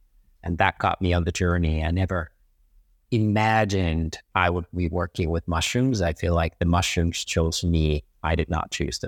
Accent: Finland; So I am from Finland, and Northern Europeans and Nordics and Scandinavians have been very mushroom friendly. And same with me. I grew up on a farm that we've had with our family at least since 1619.

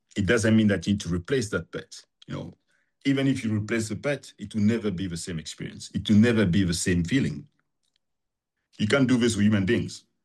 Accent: Abidjan, Côte d’Ivoire; I had no way of imagining a bigger world than where I was growing up in Abidjan, Cote d'Ivoire.

